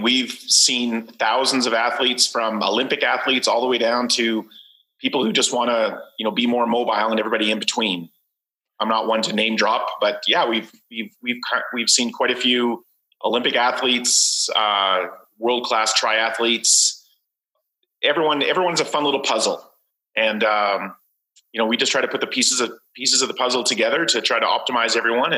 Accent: Calgary, Alberta, Canada; Yeah, I'm 48 years old. I was born in Calgary, Alberta, Canada. And I live in Calgary, Alberta, Canada. I'm fortunate enough to be back in my hometown.

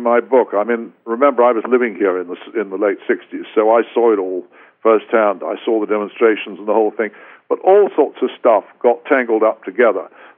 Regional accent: United Kingdom; me as a British journalist as much as anybody

